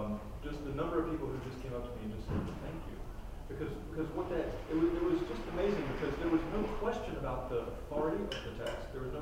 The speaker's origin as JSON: {"language": "English", "region": "the South", "country": "United States", "accent": "Southern", "said": "Here I am, you know, with my Bible, my Southern accent in Maine, and my collar on."}